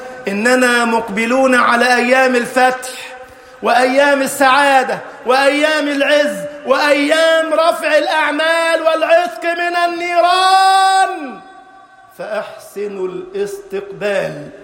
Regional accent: Egypt; اجعل بلدنا مصر أمناً أماناً سخاءً رخاءً

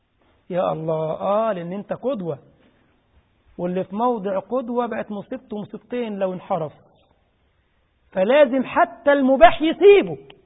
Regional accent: Egypt; عشان كده كنت دايما بقول للطلبه عندنا في مصر

